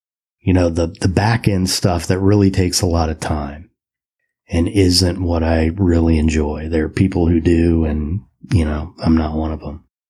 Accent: Indiana, United States; also born or lived in Florida; one of the things I talked about was living in Florida and how I was raised in Indiana, but I was never really an Indiana person. Felt like I didn't really belong there.

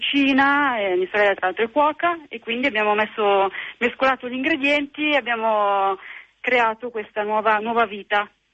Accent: Milan, Lombardy, Italy; born there; mio nonno faceva lo stagnino praticamente a Milano, e noi siamo nate, io e mia sorella siamo nate a Milano, precisamente in Bovisa.

